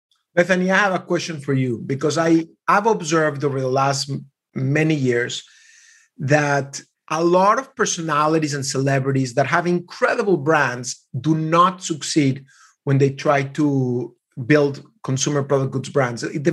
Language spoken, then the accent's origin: English; Mexico; I was raised in Mexico in a very small Jewish community